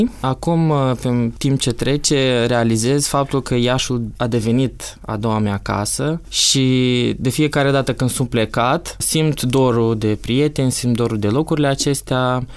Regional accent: Bălți, Moldova; moved away as an adult; now in Romania; Sunt din Bălți, recunosc.

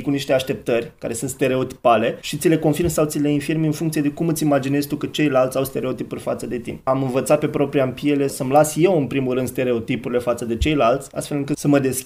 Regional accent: Romania; born there; also born or lived in Israel; Eu iubesc țara din același motiv pentru care iubeam și Israelul, un pic mai mult pentru că e țara mea natală

